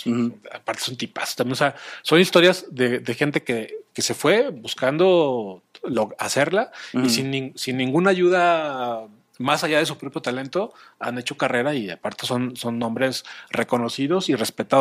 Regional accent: Mexico; Nuestros héroes como mexicanos deberían estar en otros medios

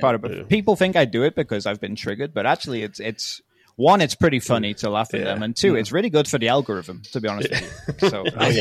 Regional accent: England, United Kingdom; born there; I was born in England.

